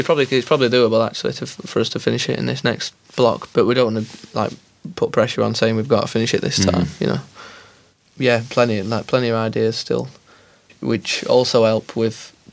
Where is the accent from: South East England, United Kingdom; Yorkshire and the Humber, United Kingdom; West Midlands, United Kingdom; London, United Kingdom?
Yorkshire and the Humber, United Kingdom; Sheffield; I'm actually moving into town soon, but I live like where I grew up in High Green, which is just outskirts of Sheffield. So I'm still happy here.